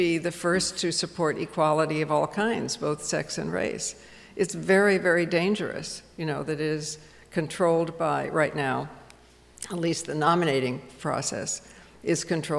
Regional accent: New York City, New York, United States; I mean, I as a New Yorker, I am so apologetic for Donald Trump.

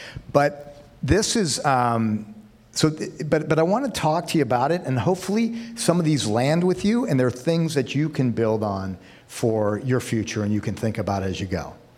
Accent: Novato, California, United States; I grew up in Novato. I live in Novato now.

